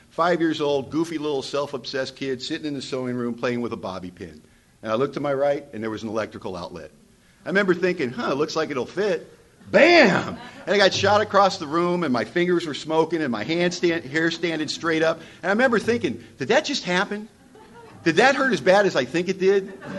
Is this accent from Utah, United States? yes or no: no; Hollywood, California, United States; born there; I was born in Hollywood, California.